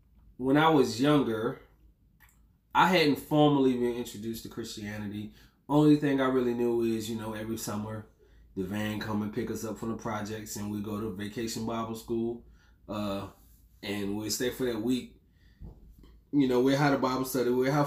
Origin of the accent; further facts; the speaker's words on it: Murfreesboro, North Carolina, United States; also born or lived in Ahoskie; But I was raised in Murfreesboro, North Carolina. You don't go to there, you go through there.